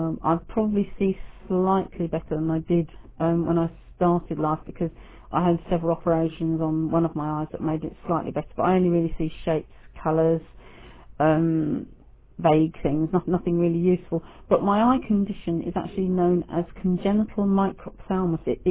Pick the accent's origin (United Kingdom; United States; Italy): United Kingdom; Redbourn, East of England; I was born in Redbourne, a village called Redbourne, in the Hertfordshire area of England. And I was born in 1961, and I actually live in the same place as I was born in.